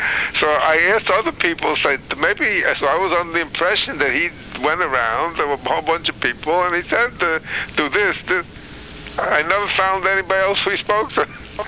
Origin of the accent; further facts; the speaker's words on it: Williamsburg, New York, United States; I'm 100% American born. I'm from Williamsburg, though. It's a different world, I found out later on.